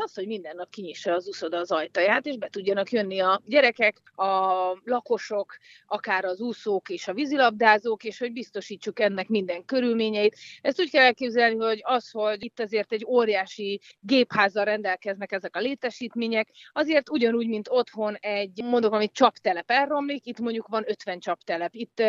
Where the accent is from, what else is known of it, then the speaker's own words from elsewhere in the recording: Hódmezővásárhely, Csongrád-Csanád, Hungary; born there; én ugye a Hódmező Vásárhelyen születtem